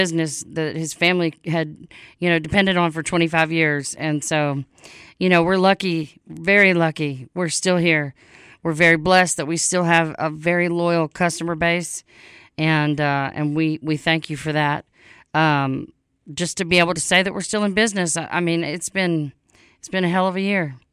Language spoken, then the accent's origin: English; Louisiana, United States; tonight we're going to be talking to someone from my home state, from Louisiana.